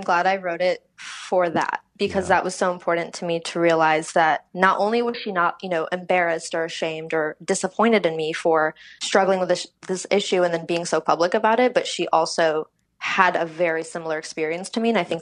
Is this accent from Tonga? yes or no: no; Algeria; moved away; so I'm originally from Algeria, and my family and I actually came here under asylum. So we were refugees when we moved.